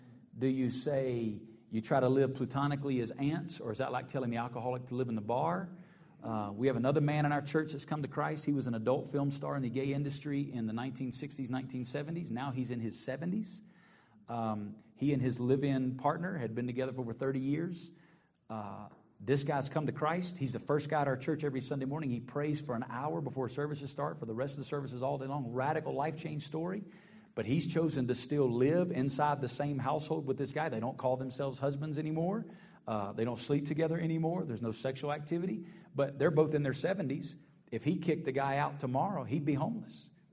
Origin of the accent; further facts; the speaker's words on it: Alabama, United States; When I grew up in Alabama, our pastor in Alabama could preach about anything